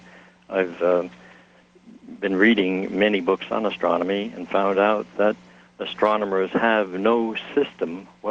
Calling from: Burien, Washington, United States; I'm calling from Burien, Washington.

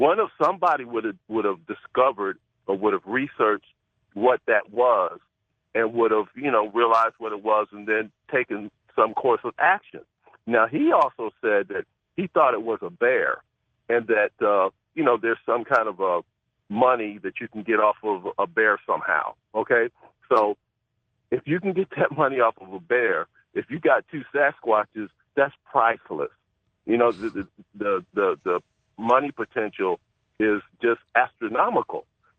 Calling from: Allentown, Pennsylvania, United States; Calling from Allentown.

